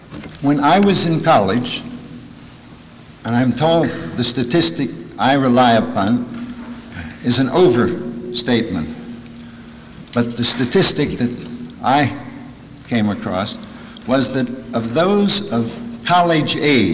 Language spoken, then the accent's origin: English; Baltimore, Maryland, United States; I'm from Baltimore. When I was in college, Henry Mencken was a big factor in my life.